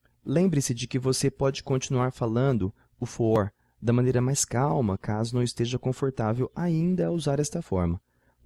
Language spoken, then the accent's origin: Portuguese; Brazil; Muitas vezes nós brasileiros aprendemos que a pronúncia da palavra for é for